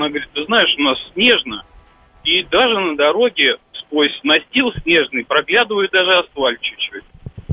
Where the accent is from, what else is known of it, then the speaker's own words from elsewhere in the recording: Siberia, Russia; И в частности я тоже из Сибири.